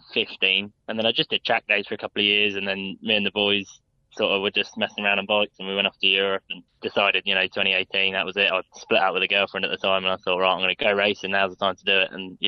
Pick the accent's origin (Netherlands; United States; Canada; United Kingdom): United Kingdom; Isle of Wight, South East England; now in Omagh, United Kingdom; I'm from the Isle of Wight originally, but I'm currently living in Northern Ireland in a little place called Omagh